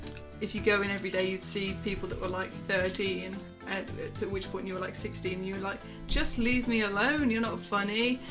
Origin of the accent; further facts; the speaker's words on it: United Kingdom; Yeah, I'm British.